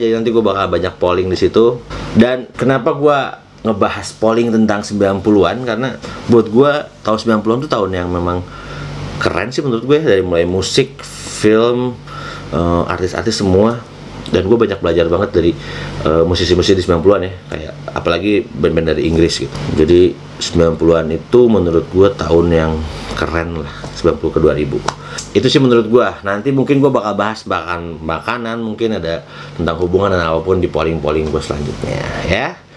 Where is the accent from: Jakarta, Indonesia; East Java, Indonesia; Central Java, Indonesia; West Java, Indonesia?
West Java, Indonesia; Bandung; karena gue orang Bandung ya, gue sih lebih milih